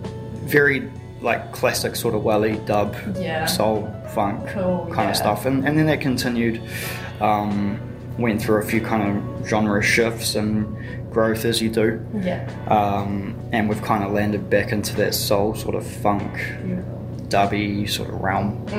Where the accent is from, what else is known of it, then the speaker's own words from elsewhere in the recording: Featherston, Wellington, New Zealand; I grew up in Te Wairarapa in Featherston.